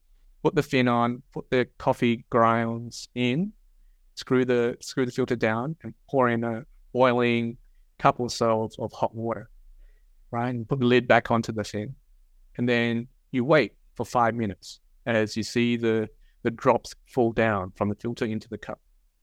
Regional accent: Australia; growing up in Australia, where my parents would buy Café du Monde coffee cans and make Café Ciudad

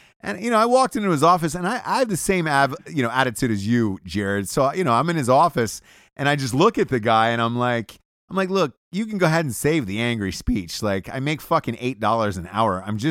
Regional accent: Atlanta, Georgia, United States; For those of you who don't know out there, from Atlanta, Georgia, originally.

